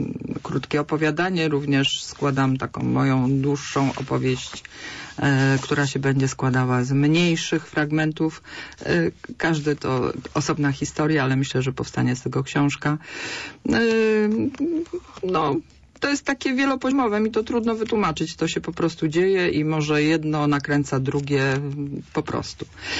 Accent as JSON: {"language": "Polish", "town": "Poznań", "region": "Greater Poland Voivodeship", "country": "Poland", "tie": "born there", "lives_now": "Suchy Las, Poland", "said": "Ja jestem taka z wyboru sucha laska, jak ja to sobie mówię. Ale jestem poznanianką z urodzenia, ale mieszkam teraz w Suchym Lesie."}